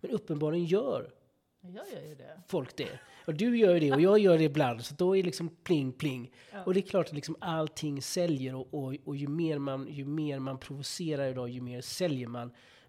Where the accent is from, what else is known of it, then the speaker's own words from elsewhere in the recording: Gothenburg, Västra Götaland County, Sweden; på min tid när jag växte upp i Göteborg